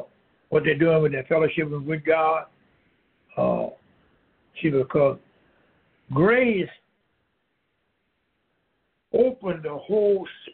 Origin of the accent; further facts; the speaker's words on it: Louisiana, United States; I'm from Louisiana.